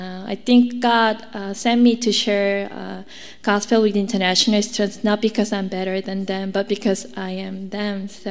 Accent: South Korea; English is a second language; moved away as an adult; now in Vancouver, Canada; I'm from Korea. I came to Vancouver in 2003 with my younger brother. I was 18 and he was 15.

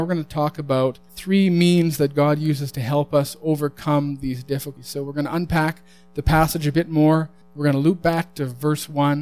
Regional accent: Alberta, Canada; I grew up in Alberta. I'm familiar with blizzards.

